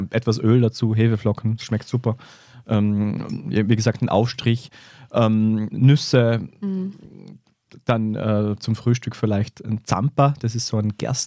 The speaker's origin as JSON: {"language": "German", "region": "Vorarlberg", "country": "Austria", "said": "Es gibt bei uns in Vorarlberg eine dieser Rottlerhütte, die hat vegane Blutwurst"}